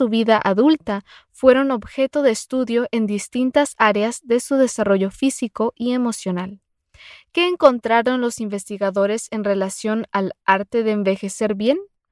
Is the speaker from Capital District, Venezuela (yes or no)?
yes; Caracas, Capital District, Venezuela; born there; me encontraba de visita en Caracas, mi ciudad natal